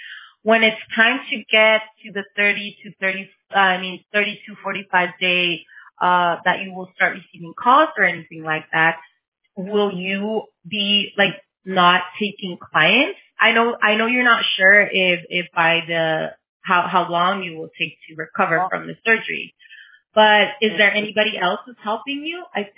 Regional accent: California, United States; I am Mexican, but I'm Californian, so I don't know.

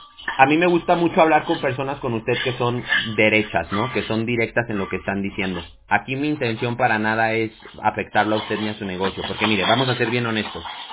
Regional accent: Mexico; como decimos ahí en México, de donde yo soy

